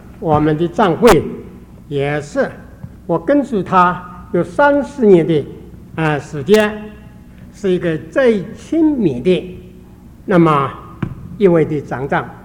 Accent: Wenzhou, Zhejiang, China; also born or lived in Hong Kong / Panama; 我们温州人一句话说，天不怕地不怕，只怕温州人说国语话

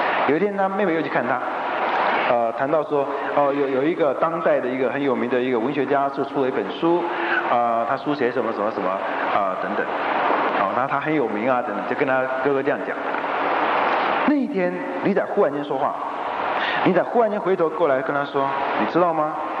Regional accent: China; 尤其我们中国人，我想我们非常崇拜孔子

